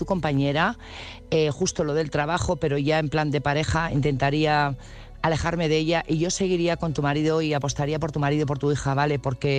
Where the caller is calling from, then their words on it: Burgos, Castile and León, Spain; corresponsal de Burgos